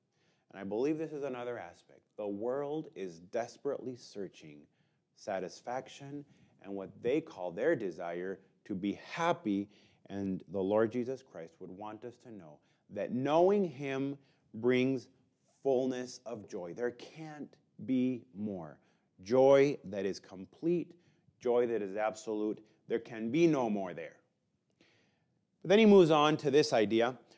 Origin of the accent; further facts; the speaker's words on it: Mexico; I was born and raised in Mexico